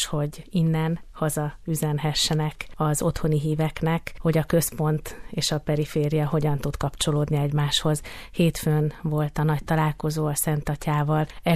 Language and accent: Hungarian; Pécs, Baranya, Hungary; hiszen én is pécsi vagyok